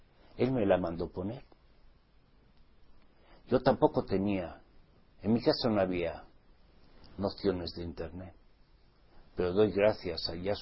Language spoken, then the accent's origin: Spanish; Basque Country, Spain; Porque yo soy vasco. Yo nací en el País Vasco.